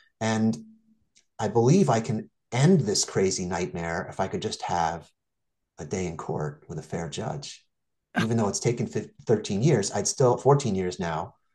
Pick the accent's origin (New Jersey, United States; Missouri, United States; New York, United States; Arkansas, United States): New Jersey, United States; I come from a humble background. I grew up middle class in New Jersey.